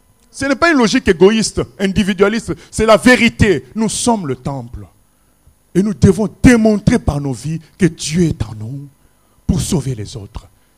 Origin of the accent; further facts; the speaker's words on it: Morocco; now in France; quand je suis arrivé dans la région parisienne, j'étais déçu par les églises parce que je venais du Maroc.